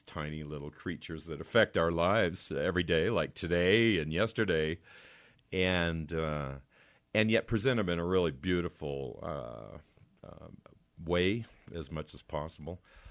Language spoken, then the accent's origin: English; Utah, United States; and I'm from Utah. I love Utah.